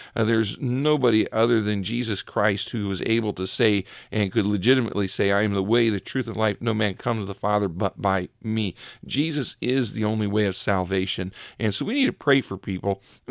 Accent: Ohio, United States; I work the poles in, you know, my hometown, and I was working the poles in our town is generally predominantly Republican

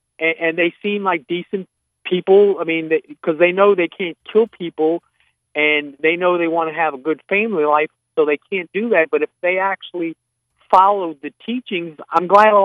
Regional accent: Virginia, United States; This is I'm from Virginia.

